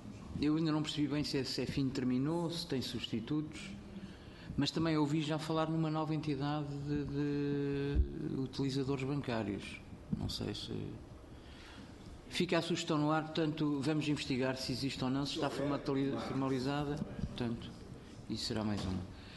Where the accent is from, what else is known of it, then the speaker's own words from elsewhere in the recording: Lisbon, Portugal; na medida em que até sou de Lisboa